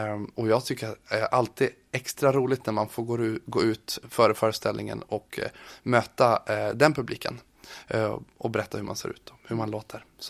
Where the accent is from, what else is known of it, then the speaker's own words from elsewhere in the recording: Långsele, Västernorrland County, Sweden; also born or lived in Nordingrå; Men sen när jag var 7 år så flyttade vi till Långsele utanför Sollefteå, så det är där jag är uppväxt.